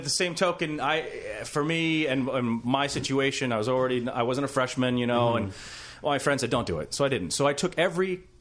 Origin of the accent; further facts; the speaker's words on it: Memphis, Tennessee, United States; growing up in Memphis, Tennessee, I always ignored my heritage.